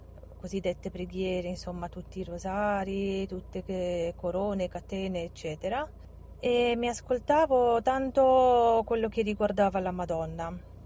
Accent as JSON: {"language": "Italian", "town": "Arad", "region": "Arad County", "country": "Romania", "second_language": "Italian", "moved": "yes", "lives_now": "Italy"}